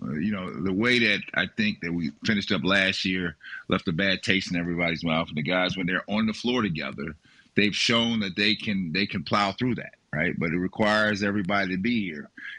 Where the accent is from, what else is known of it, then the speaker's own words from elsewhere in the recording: Cleveland, Ohio, United States; send us some more Cavalier gear, because we want to let everybody know up here we're from Cleveland.